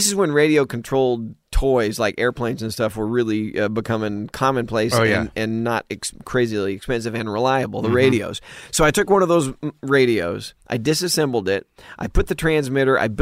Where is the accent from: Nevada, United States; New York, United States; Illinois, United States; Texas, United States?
Texas, United States; Dallas; also born or lived in Richardson; growing up in Dallas and Richardson, Texas